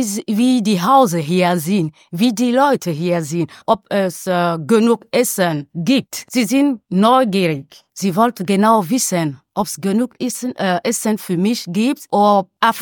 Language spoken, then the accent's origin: German; Cameroon; German is a second language; now in Germany; Ja, ich habe eine Ausbildung als Hotelmanagement in meinem Heimat Kamerun ja gelernt. Und habe ich auch in Kamerun in einem Hotel gearbeitet, als Chef de Rang in Restaurant.